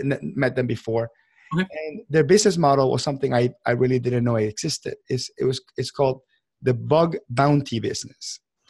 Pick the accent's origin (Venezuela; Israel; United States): Venezuela; English is a second language; My home country, Venezuela, has had big issues with the economy over the years.